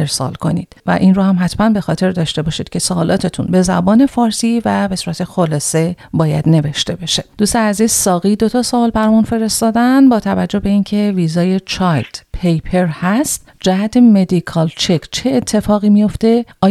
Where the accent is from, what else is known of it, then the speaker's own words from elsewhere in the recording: Afghanistan; now in Pakistan; البته ما افغان هستیم و فعلا در پاکستان زندگی میکنم